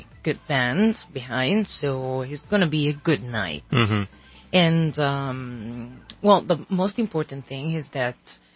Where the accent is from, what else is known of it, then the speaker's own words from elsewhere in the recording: Florence, Tuscany, Italy; English is a second language; I come from Florence.